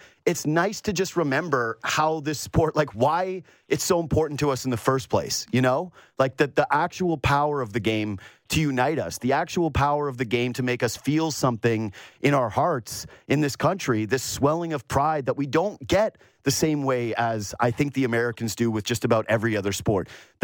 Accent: Canada; and being a Canadian fan of a certain age that has seen these games

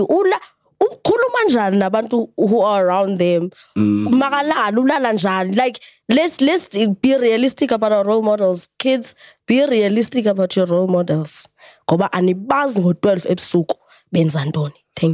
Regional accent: Secunda, Mpumalanga, South Africa; Yes, I am from Secunda. I was born and raised in Mpumalanga.

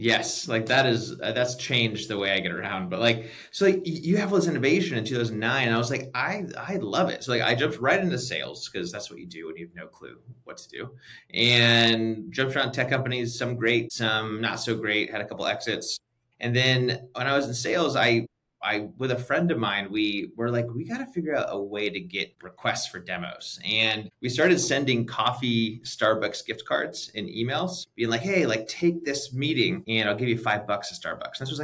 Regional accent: California, United States; So I'm originally from California. I'm one of those who was born and raised here and just have never left.

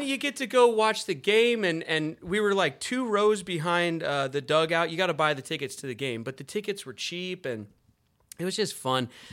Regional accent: Denver, Colorado, United States; I grew up in Denver.

